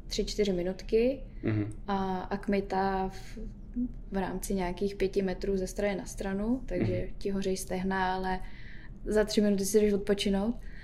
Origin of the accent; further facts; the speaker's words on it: Prague, Czechia; A vyrůstali jsme právě ve Kbelích